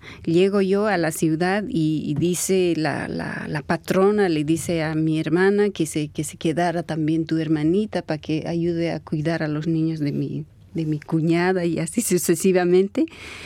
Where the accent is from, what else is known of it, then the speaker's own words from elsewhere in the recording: Potosí, Bolivia; un señor no vidente que había sido de la ciudad de Potosí, del departamento de donde yo vengo.